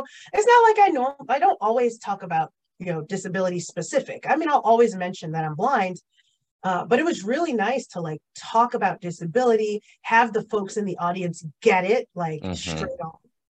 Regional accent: New York, United States; Anyone who knows me and talks to me for more than and like 15 minutes knows that I'm from New York. I rep New York hard

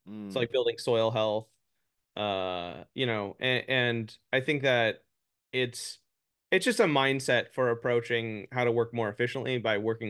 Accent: Phoenix, Arizona, United States; I grew up in Phoenix, Arizona, and I felt very disconnected with nature.

